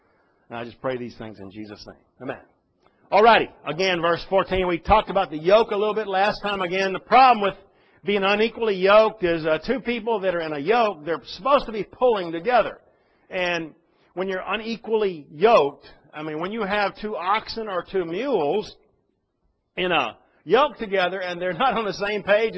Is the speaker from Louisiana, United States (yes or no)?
no; Texas, United States; sitting down with pastor in the home church that I grew up in back in Texas